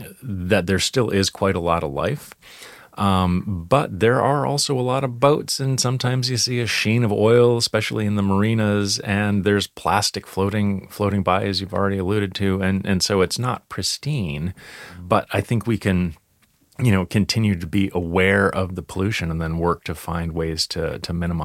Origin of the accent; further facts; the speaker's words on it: Baltimore, Maryland, United States; I grew up in Baltimore, and Baltimore's inner harbor is a very polluted place.